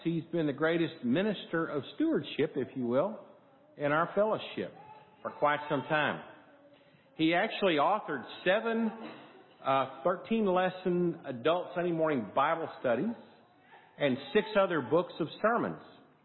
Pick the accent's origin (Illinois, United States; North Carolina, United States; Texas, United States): Texas, United States; because I would simply say, I'm from Texas. I don't worship here.